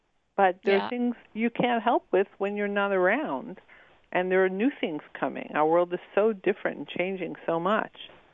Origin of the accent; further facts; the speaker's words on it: New York, United States; I grew up in New York, so if I walk down the street and I feel uncomfortable, I just leave.